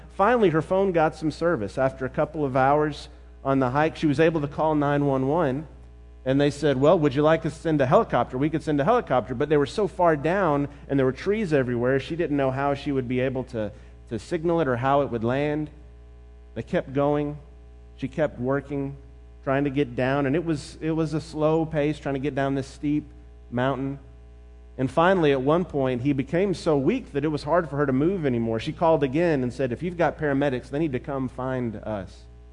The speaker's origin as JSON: {"language": "English", "town": "Memphis", "region": "Tennessee", "country": "United States", "tie": "born or raised there", "said": "things that took place in Memphis and growing up in the Memphis area"}